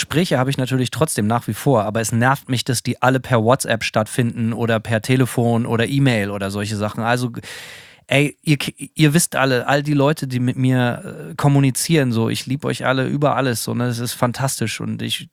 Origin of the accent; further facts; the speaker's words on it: Berlin, Germany; Gerade als Berliner ist das natürlich ganz extrem so. Es ist eine riesige Stadt.